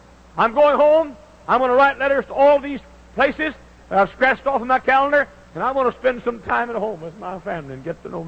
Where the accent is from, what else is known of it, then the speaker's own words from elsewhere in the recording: Texas, United States; I spoke to her, being from Texas. I was born and reared in the Holy Land near Dallas and Fort Worth.